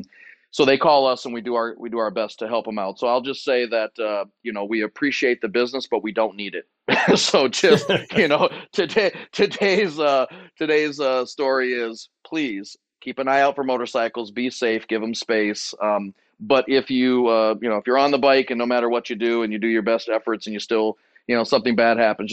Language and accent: English; Detroit, Michigan, United States; It's more like how I grew up in Detroit, and I love it.